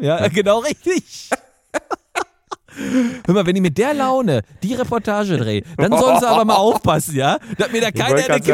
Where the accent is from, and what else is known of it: North Rhine-Westphalia, Germany